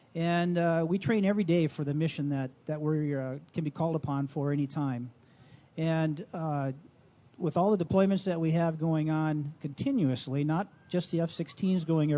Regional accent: Minnesota, United States; And that's, we say that's part of being a Minnesotan, is doing your service to your country, and we're proud to do that at the 148th.

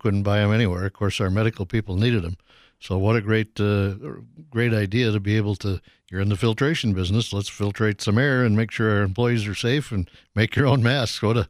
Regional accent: Minnesota, United States; You know, I grew up in Minnesota. I've heard it my whole life.

